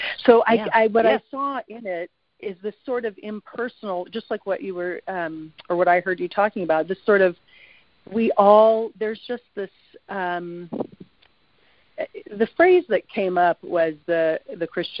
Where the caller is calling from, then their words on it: Seattle, Washington, United States; Oh, Seattle. Seattle.